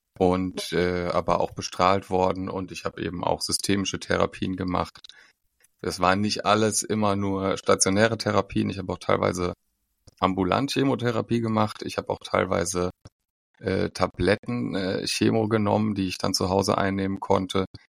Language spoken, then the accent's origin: German; Mainz, Rhineland-Palatinate, Germany; Und ja, ich komme aus Mainz, bin 32 Jahre alt